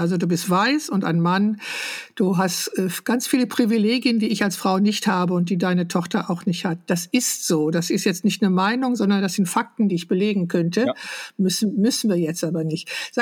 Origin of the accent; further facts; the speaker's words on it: West Germany, Germany; ich bin in Westdeutschland sozialisiert und aufgewachsen